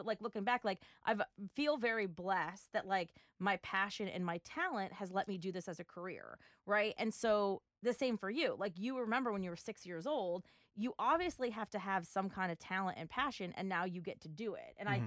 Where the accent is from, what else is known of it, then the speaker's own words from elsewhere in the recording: Pennsylvania, United States; I grew up near the Poconos.